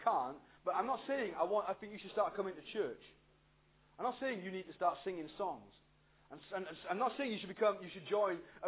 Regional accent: Pontypool, Wales, United Kingdom; When I grew up in Pontypool, right

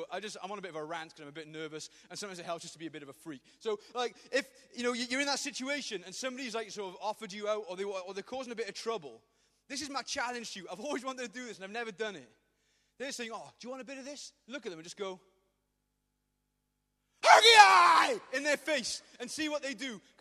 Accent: Pontypool, Wales, United Kingdom; also born or lived in Cardiff; I'm not from Cardiff anymore. I was from Cardiff until about a year ago when I went back to my hometown of Pontypool, which is up near the end of the world, really, up near Big Pit that way.

